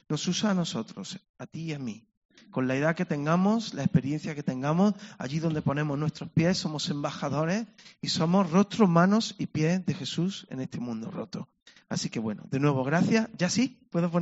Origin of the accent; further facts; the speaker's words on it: Córdoba, Andalusia, Spain; vengo de Córdoba, estoy casado, tengo 3 hijos.